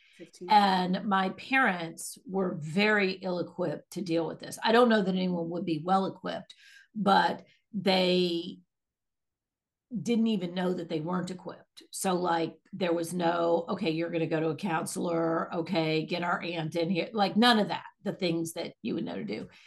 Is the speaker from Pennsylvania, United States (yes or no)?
no; Washington, District of Columbia, United States; born there; So I was born in Washington, D.C., in Washington, D.C. My parents are native Washingtonians.